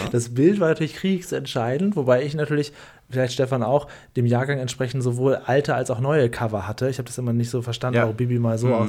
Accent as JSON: {"language": "German", "region": "Northern Germany", "country": "Germany", "said": "ich bin ja aus Norddeutschland"}